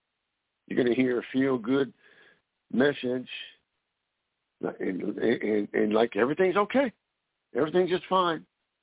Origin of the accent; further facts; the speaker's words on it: California, United States; An occasional out west, because I grew up in California, because the gang problem, an occasional stabbing.